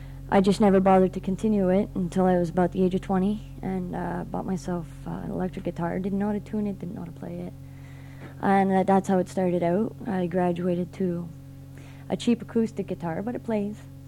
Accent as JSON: {"language": "English", "town": "Laval", "region": "Quebec", "country": "Canada", "tie": "born or raised there", "also_born_or_lived": "Montreal", "lives_now": "Ormstown, Canada", "said": "Yeah, I'm from Montreal. Grew up in Laval."}